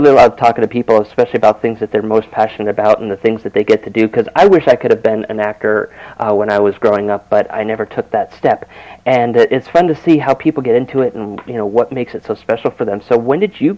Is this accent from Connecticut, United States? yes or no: yes; Bristol, Connecticut, United States; You know, I was born and raised in Bristol, Connecticut